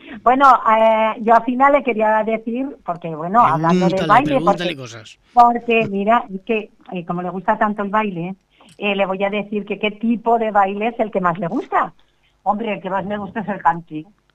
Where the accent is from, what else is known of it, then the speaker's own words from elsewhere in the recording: Zaragoza, Aragon, Spain; yo creo mucho en la Virgen del Pilar, pues soy de Zaragoza.